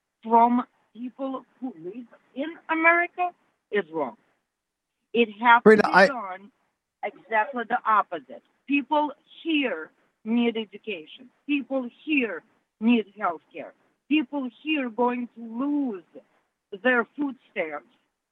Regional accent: United States; I'm an American. I pay my taxes.

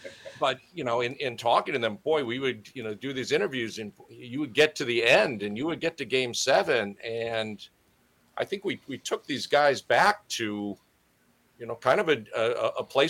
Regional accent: Wisconsin, United States; As a kid growing up in Wisconsin, it's just kind of osmosis.

